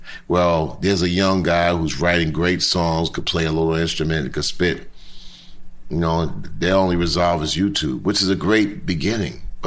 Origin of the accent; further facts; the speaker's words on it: New York City, New York, United States; So we grew up in New York in the 60s and 70s, from 0 to 15.